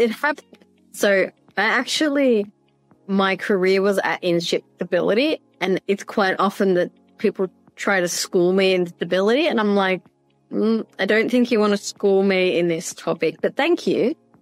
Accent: Australia; I'm Australian

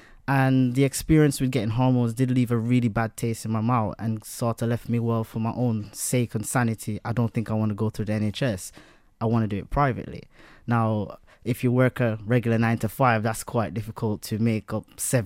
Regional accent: Jamaica; I had disconnection from family. I grew up in Jamaica.

